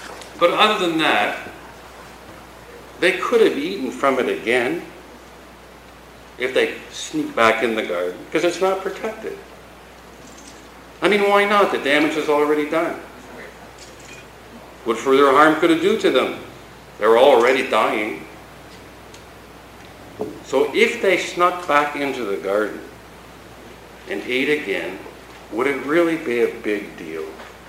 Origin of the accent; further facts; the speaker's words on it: Canada; You know, I come from Canada and hockey's big.